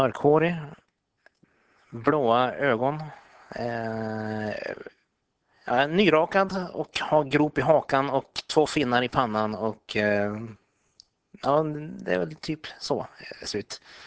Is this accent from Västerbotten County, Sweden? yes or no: yes; Umeå, Västerbotten County, Sweden; Nej, jag är från Umeå.